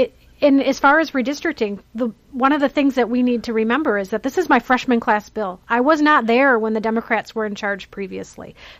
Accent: Madison, Wisconsin, United States; I grew up in Madison listening to Wart, and my family's always been very supportive of it.

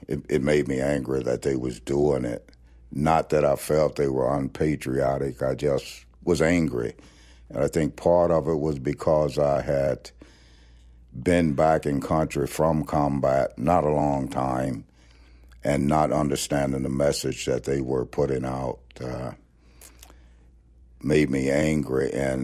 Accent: Mississippi, United States; more that we are all connected, and to have a respect for people in general more than I did when I was growing up in Mississippi.

